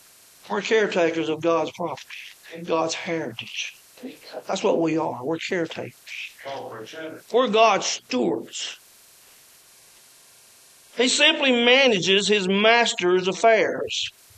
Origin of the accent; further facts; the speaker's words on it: Ragland, Alabama, United States; I was born and raised in Ragland, Alabama. Some of y'all might know where Ragland is.